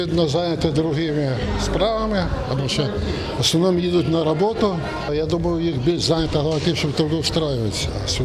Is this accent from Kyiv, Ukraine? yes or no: no; Zhytomyr Oblast, Ukraine; Приїхав вже на Житомирщину, я сам з Житомирщини.